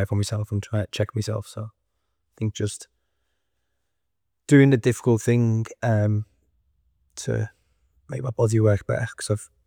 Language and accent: English; the north of England, United Kingdom; it's just that I'm from the North probably.